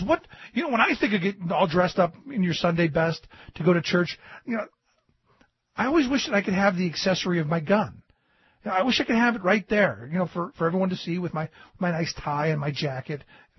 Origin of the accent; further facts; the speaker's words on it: Ohio, United States; You got to love Ohio. My home state is getting, they're almost as bad as Texas.